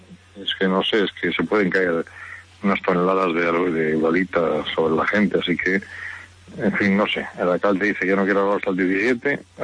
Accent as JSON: {"language": "Spanish", "town": "Madrid", "region": "Community of Madrid", "country": "Spain", "said": "porque estábamos en Madrid destinados, yo soy madrileño."}